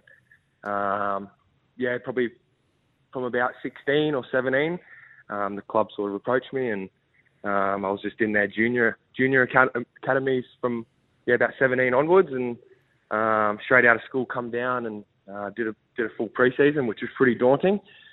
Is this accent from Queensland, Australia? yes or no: yes; Queensland, Australia; Yeah, so I grew up on the Sunshine Coast and played all my junior footy there.